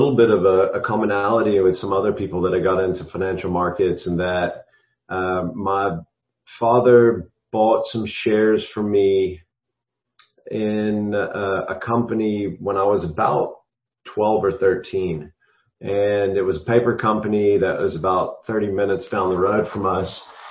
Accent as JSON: {"language": "English", "country": "United States", "tie": "born or raised there", "also_born_or_lived": "South Africa", "moved": "as an adult", "said": "I was born and raised in America."}